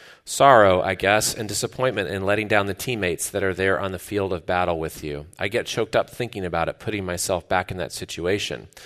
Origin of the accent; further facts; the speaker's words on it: Cleveland, Ohio, United States; from a town with a lot of devastating, nail-biting sports moments that resulted in agonizing losses. I'm from Cleveland.